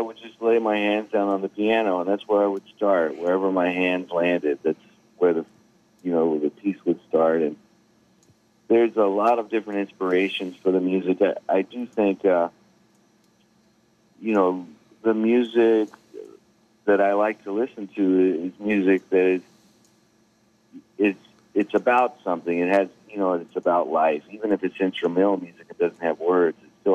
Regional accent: Denver, Colorado, United States; I grew up in Denver

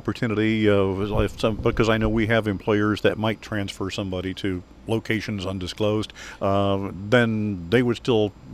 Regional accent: Illinois, United States; Well, if I made it here from Central Illinois and I've been here 20, so we'll talk later about other Illini stuff.

